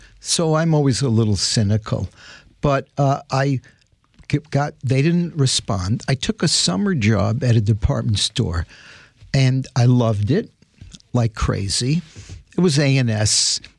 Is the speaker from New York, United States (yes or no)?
yes; Bronx, New York, United States; And so I wouldn't trade growing up in the Bronx, although in hindsight, I didn't love growing up there.